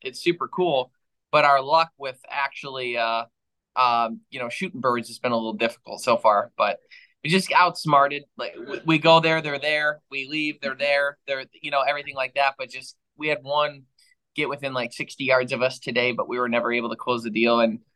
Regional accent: Michigan, United States; I grew up hunting turkeys in Michigan and had plenty of experiences and good times with them here in Michigan.

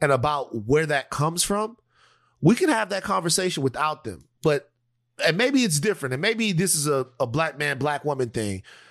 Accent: Louisiana, United States; I'm from Louisiana.

